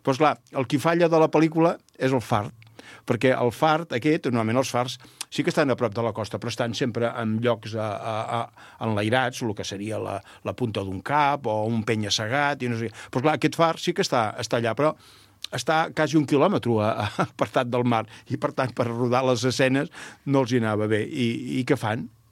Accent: Castellet i la Gornal, Catalonia, Spain; jo sóc de Castellet i la Gornal, i el meu anglès de Castellet i la Gornal ja ho veus, no és que sigui una meravella

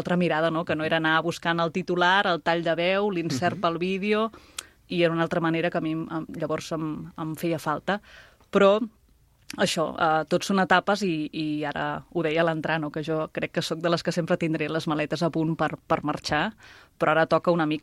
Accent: Sant Joan de Mediona, Catalonia, Spain; A Mediona, Sant Joan de Mediona, que és el meu poble, aquí al Penedès

